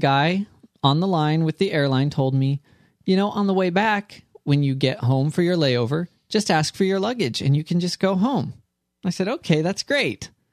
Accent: West Coast, United States; now in Cincinnati, United States; I grew up on the West Coast.

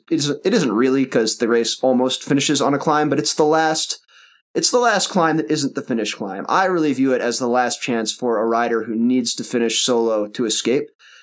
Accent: New England, United States; I grew up in New England, and there's a very similar kind of gray, worn out feel to the buildings.

